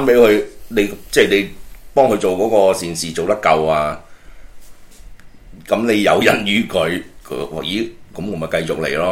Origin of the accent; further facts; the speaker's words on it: China; 所以泰國人呢請罰，我們中國人請罰